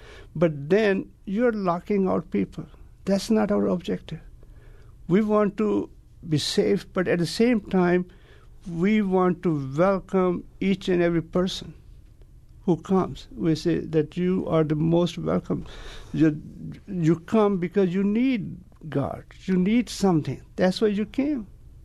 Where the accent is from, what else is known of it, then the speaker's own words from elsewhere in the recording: Punjab, India; English is a second language; also born or lived in Pakistan; now in United States; I was born in Pakistan in 1940. And during partition, I moved to Indian part of Punjab and lived in a refugee camp for a long time. And then I came to United States.